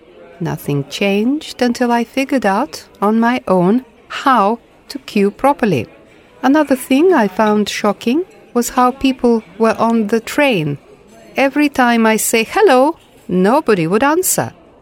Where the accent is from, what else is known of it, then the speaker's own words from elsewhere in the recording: Slovenia; English is a second language; I come from Slovenia and I teach English and German there.